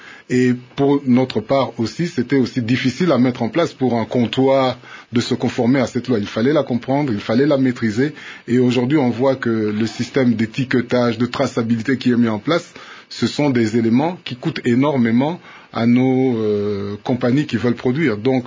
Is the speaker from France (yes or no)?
no; DR Congo; chez nous en RDC